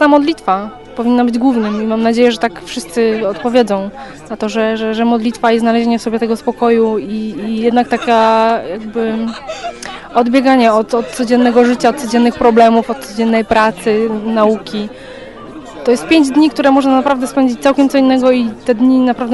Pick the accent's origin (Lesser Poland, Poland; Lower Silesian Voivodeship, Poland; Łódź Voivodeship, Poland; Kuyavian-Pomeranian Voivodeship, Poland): Lower Silesian Voivodeship, Poland; Oława; jestem z Oławy.